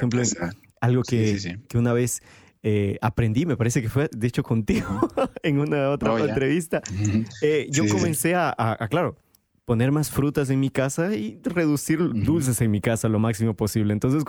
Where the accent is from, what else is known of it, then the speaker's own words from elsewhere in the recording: Ecuador; now in Brazil; yo cuando viví en Ecuador, yo soy de Ecuador, yo no tenía la costumbre de comer un postre al final del almuerzo. Pero aquí vivo en Brasil